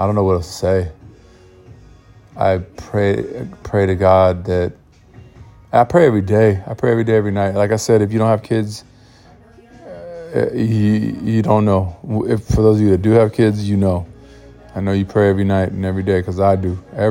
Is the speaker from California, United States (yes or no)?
yes; San Diego, California, United States; I used to like not want to know people I'm from, but fuck it. I'm from San Diego.